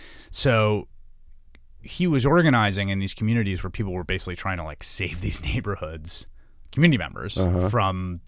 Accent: New York, United States; because I grew up in New York in the 80s and 90s.

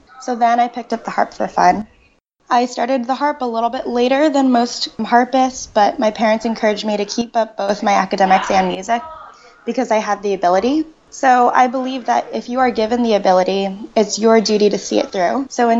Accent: Ridgewood, New Jersey, United States; I'm originally from Ridgewood, New Jersey, and I have two siblings

